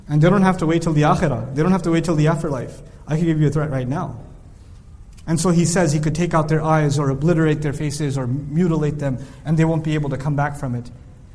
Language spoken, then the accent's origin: English; Dallas, Texas, United States; Where are you from? I said, Dallas.